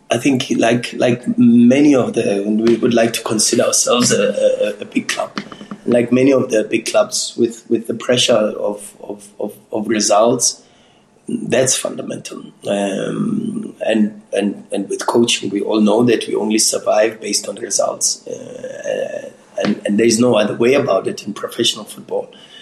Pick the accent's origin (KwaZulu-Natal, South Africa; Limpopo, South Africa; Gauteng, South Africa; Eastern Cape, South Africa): Gauteng, South Africa; Soweto; growing up in Soweto